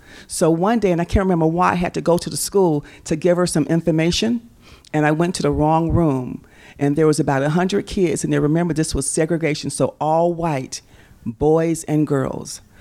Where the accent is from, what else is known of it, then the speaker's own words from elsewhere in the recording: Nigeria; I'm from Nigeria. That's where my folks are from. And we're from the tribe Ison